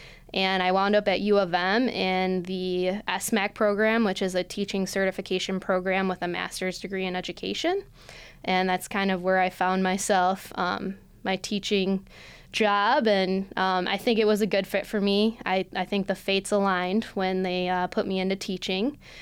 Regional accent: Michigan, United States; also born or lived in Brooklyn, New York; I was born in Brooklyn, New York, and lived there for the first couple years of my life. When my parents divorced, my mom took my brothers and I to Michigan because she had a friend that lived out here.

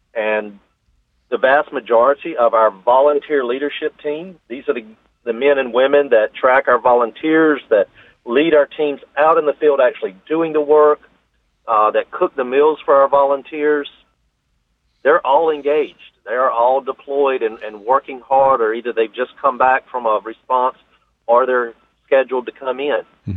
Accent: the South, United States; I'm from the South, we call them a potato rake

